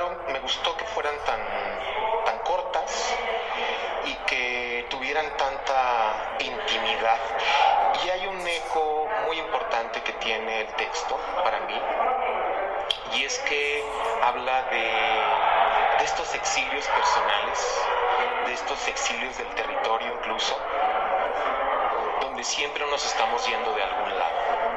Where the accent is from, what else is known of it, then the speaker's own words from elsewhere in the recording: Ciudad Juárez, Chihuahua, Mexico; now in Mexico City, Mexico; Yo soy del norte, yo soy de Ciudad Juárez, Chihuahua. Y bueno, hace muchísimos años que me vine a la Ciudad de México, hace casi 20 años.